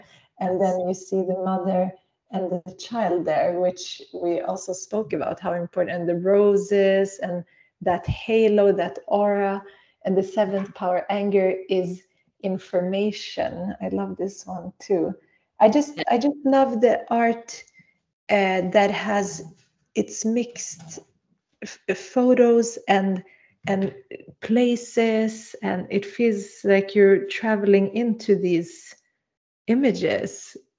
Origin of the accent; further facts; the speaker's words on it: Sweden; first language Swedish; English is a second language; it's more my mother tongue since I grew up here